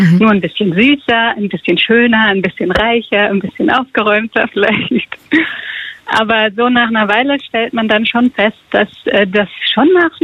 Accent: Darmstadt, Hesse, Germany; now in Basel, Switzerland; Also ich komme aus Darmstadt eigentlich.

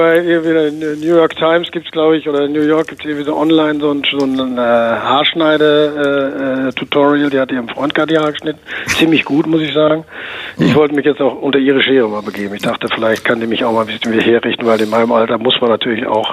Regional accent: North Rhine-Westphalia, Germany; und ich. Also wir kommen ja auch aus dem Ruhrgebiet.

